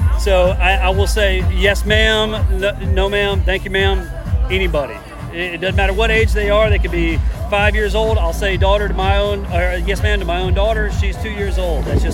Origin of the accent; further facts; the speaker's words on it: Columbia, South Carolina, United States; And again, I'm from Columbia, South Carolina. Never ever really thought I'd get to watch them play.